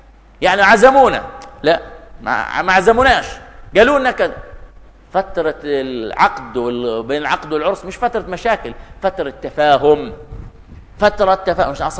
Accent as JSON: {"language": "Arabic", "country": "Jordan", "said": "فبدو حدثنا عن شيء من واقع الزواج عندنا في الاردن"}